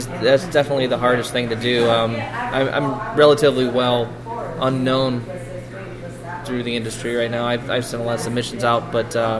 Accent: Kalamazoo, Michigan, United States; I'm from Kalamazoo.

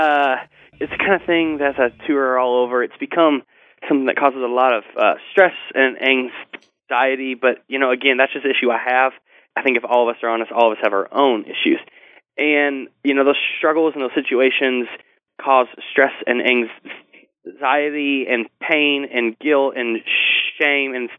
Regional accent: Punxsutawney, Pennsylvania, United States; moved away as an adult; also born or lived in Kentucky / Anderson, Indiana; So, I was born in Kentucky and grew up, of course, in Punxsutawney, PA, and then moved out to college in Anderson, Indiana.

